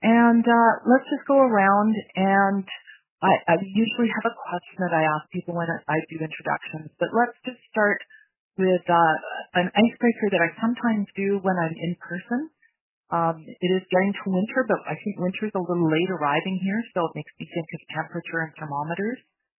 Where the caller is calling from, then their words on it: Whitehorse, Yukon, Canada; I'm joining you from Whitehorse